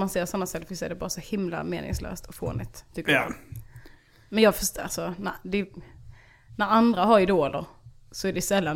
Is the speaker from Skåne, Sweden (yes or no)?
yes; Ballingslöv, Skåne, Sweden; Jag vill vara tydlig med att jag växte upp i Ballingslöv. Det fanns liksom inte jättemycket hippkultur.